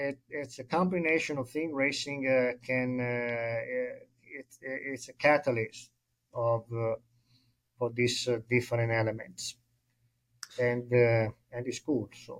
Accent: Monza, Lombardy, Italy; I was born in Monza. I grew up in Monza or nearby.

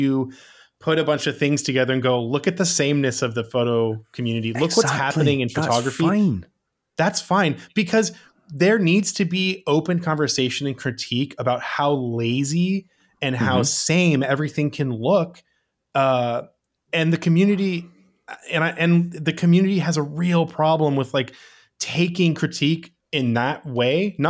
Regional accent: California, United States; yeah, I'm from California.

